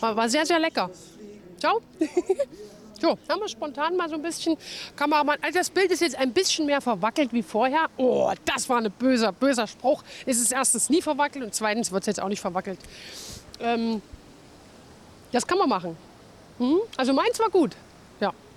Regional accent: Berlin, Germany; born there; Wunderbar, Berlin, sehr schön. Ja, meine Geburtsstadt. Und tatsächlich höre ich das immer wieder gerne, ne? Diesen Slang.

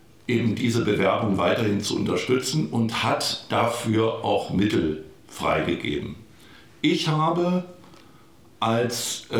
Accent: Eisenach, Thuringia, Germany; born there; in der Stadt Eisenach, meiner Geburtsstadt

